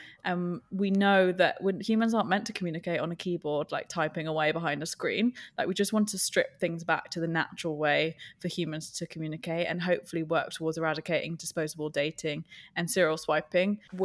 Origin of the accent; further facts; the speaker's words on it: Cricklewood, London, United Kingdom; I grew up in Northwest Cricklewood. It's quite a glamorous borough of London, I don't know if you know.